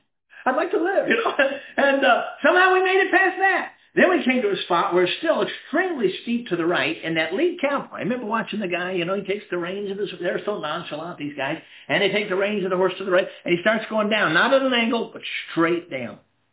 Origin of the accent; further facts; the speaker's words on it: Durango, Colorado, United States; born there; I was born in Durango, Colorado. It's the western slope of the Rocky Mountains, it's southwest Colorado.